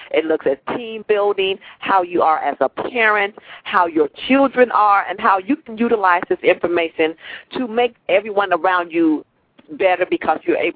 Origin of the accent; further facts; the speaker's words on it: Gary, Indiana, United States; From there, I knew that even though I was raised in Gary, and I didn't know that I was below the poverty line